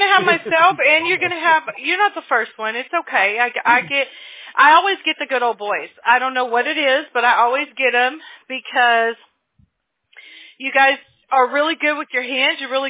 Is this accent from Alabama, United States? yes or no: yes; Mobile, Alabama, United States; born there; I was born in Mobile, and my brother was born in Huntsville.